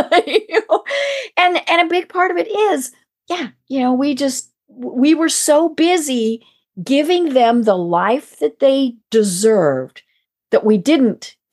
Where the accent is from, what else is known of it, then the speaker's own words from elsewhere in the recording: Colorado, United States; I mean, you know, I'm from Colorado and, you know, Columbine will always be something